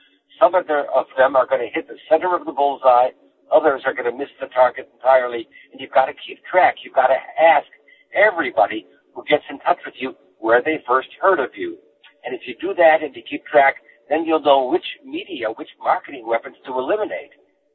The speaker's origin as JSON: {"language": "English", "region": "California", "country": "United States", "said": "I come from Marin County, north of San Francisco, where it costs $12."}